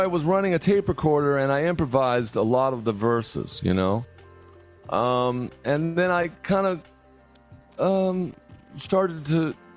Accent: La Habra, California, United States; I grew up in Orange County, so right there on the edge. Whittier is right there in L.A. County, but right on the edge of what we call the Orange Curtain. I grew up in a town called La Habra

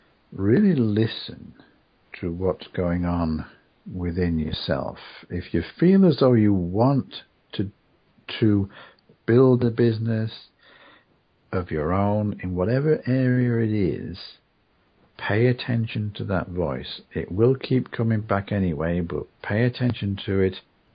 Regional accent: England, United Kingdom; you know, we're English and we're very, very, we're not good at putting ourselves forward.

